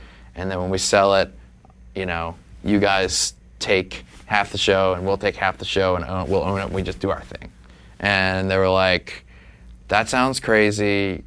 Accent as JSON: {"language": "English", "town": "New Orleans", "region": "Louisiana", "country": "United States", "tie": "born or raised there", "said": "I mean, Jay and I grew up in New Orleans, and it put us very downstream very quickly."}